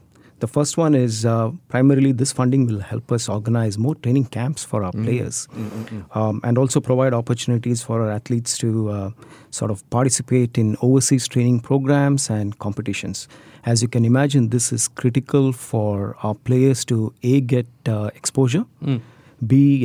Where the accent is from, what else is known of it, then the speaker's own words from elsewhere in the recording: India; So I grew up in India, and I was playing badminton in the junior circuit in India.